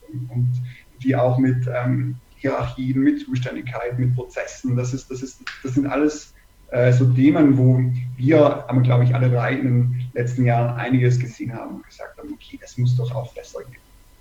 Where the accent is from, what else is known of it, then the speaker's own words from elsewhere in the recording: Trentino-Alto Adige, Italy; now in Munich, Germany; Ich bin ein Kind der Berge, also ich komme aus Südtirol, bin da eben auch schon in der Kindheit, Jugend sehr viel Fahrrad gefahren, habe diese Leidenschaft dann vor etwas mehr als 5 Jahren auch nach München mitgebracht